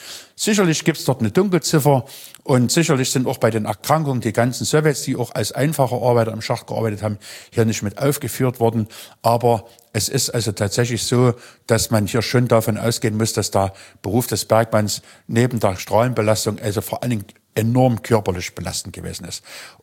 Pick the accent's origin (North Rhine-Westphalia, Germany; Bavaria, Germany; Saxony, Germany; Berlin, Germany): Saxony, Germany; Schneeberg; Und ich bin ja als Kind in Schneeberg groß geworden.